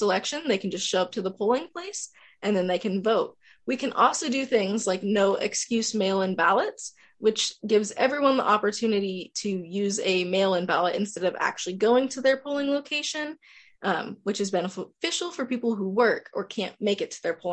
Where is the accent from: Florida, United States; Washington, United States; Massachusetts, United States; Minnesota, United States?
Washington, United States; now in Indiana, United States; I'm not originally from Indiana. I'm from Washington State. So I didn't know much about Indiana's voter processes.